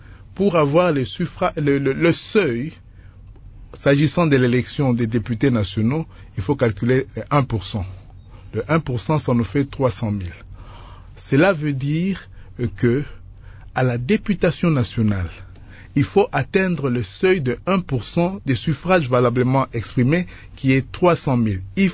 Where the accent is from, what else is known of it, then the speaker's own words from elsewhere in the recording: DR Congo; Chez nous, en République démocratique du Congo